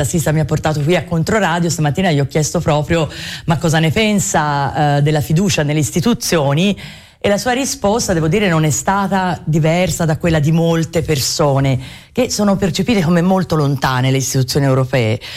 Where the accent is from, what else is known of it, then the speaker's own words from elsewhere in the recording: Florence, Tuscany, Italy; E sono fiorentina d'Oltrarno